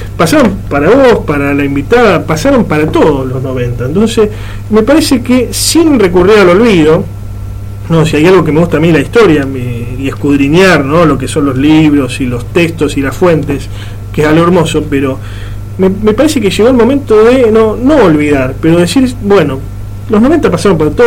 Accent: Argentina; Ahora, todos somos argentinos

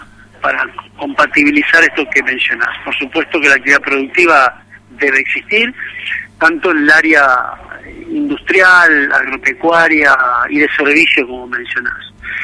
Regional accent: Rosario, Santa Fe, Argentina; Mira, pues vos sabés que yo soy de Rosario, así que conozco la ciudad.

